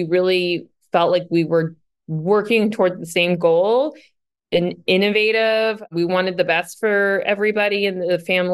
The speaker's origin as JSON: {"language": "English", "town": "Phoenix", "region": "Arizona", "country": "United States", "tie": "born or raised there", "said": "So I grew up here in Phoenix, and my parents actually owned the first four franchises of Homestead Senior Care."}